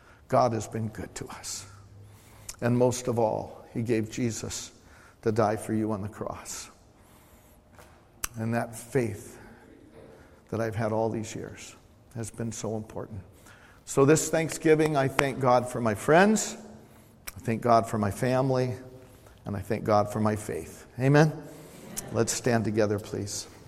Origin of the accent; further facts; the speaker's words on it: Yuba City, California, United States; born there; 11, 1952 in Yuba City, California. That's when I was born physically, by water, if you will.